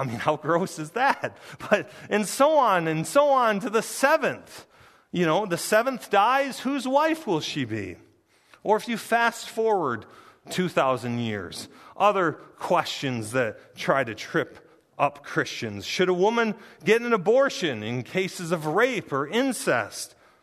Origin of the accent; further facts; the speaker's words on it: Granville, Michigan, United States; But I probably would tell you Plainwell. I probably wouldn't tell you that I grew up in Granville.